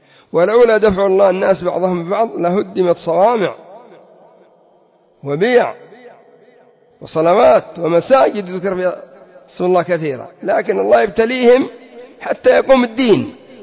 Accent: Yemen; هذا عندنا في اليمن من غير العذاب الأليم الذي يكون في سجونهم

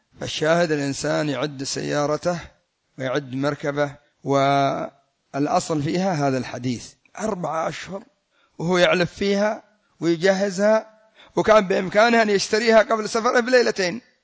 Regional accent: Yemen; لكن عندنا في اليمن ما شاء الله السيارة تشترى تجلس 40 سنة

